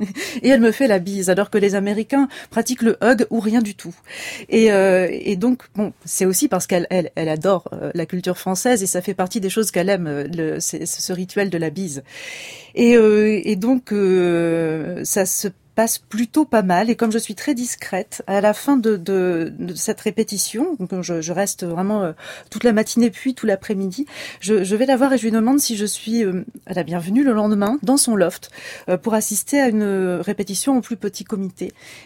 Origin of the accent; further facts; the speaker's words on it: Lille, Hauts-de-France, France; Moi, je suis lilloise.